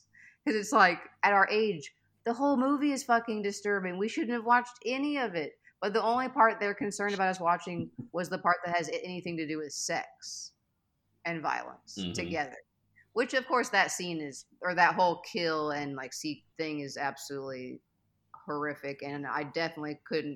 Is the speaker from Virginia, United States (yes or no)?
no; Kansas, United States; right here in my part of the country. I grew up in Kansas, which is where BTK is from.